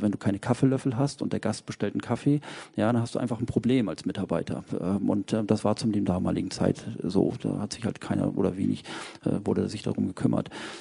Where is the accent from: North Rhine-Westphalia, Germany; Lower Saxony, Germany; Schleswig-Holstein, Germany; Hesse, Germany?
Lower Saxony, Germany; Ich komme aus Niedersachsen.